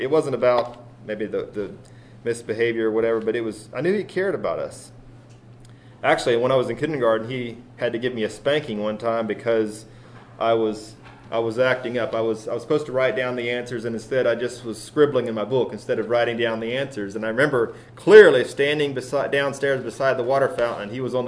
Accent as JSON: {"language": "English", "town": "Whiteville", "region": "Tennessee", "country": "United States", "tie": "born or raised there", "said": "I grew up in Whiteville, Tennessee, where I was fortunate to attend only one school throughout all of my school years."}